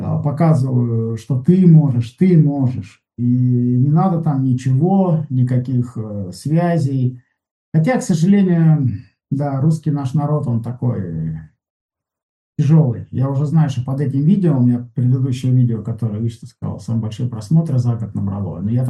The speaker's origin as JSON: {"language": "Russian", "region": "Siberia", "country": "Russia", "said": "Такой я есть, сибиряк."}